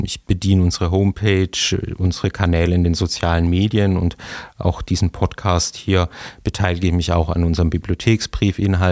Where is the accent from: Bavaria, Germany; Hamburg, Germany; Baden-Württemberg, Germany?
Baden-Württemberg, Germany; Stuttgart; Ich bin geboren 1979 in Stuttgart, habe dort die Schule besucht